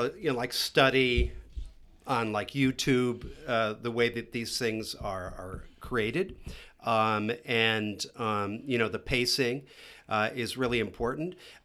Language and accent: English; United States; I am an American, but I didn't really know it that well.